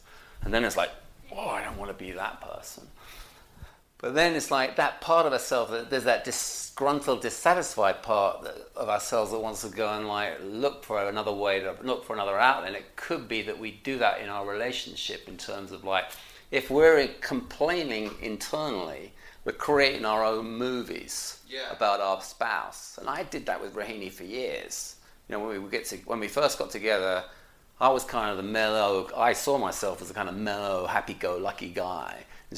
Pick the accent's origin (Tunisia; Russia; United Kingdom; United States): United Kingdom; I guess I'm British